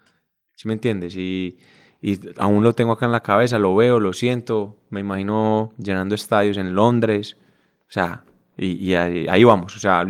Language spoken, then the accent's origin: Spanish; Medellín, Antioquia, Colombia; nosotros, pues, crecimos en Medellín, los cuatro somos de Medellín